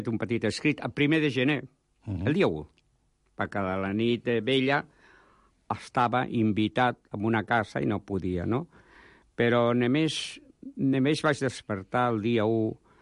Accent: Barcelona, Catalonia, Spain; born there; Jo vaig néixer a la barriada de Sants, al carrer Badal. Està aquí mateix.

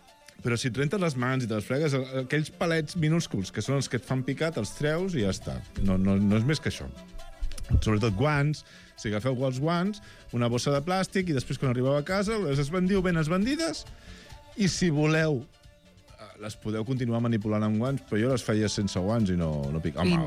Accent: Catalonia, Spain; Mira que som catalans

